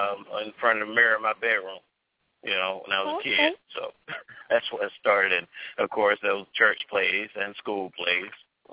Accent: Augusta, Georgia, United States; She's down in my hometown, Augusta, Georgia.

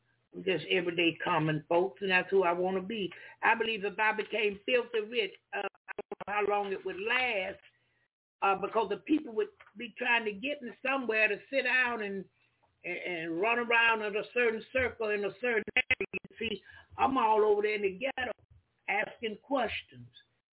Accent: Jacksonville, Florida, United States; I'm telling people, I was raised up over on Beaver Street in Jacksonville, Florida.

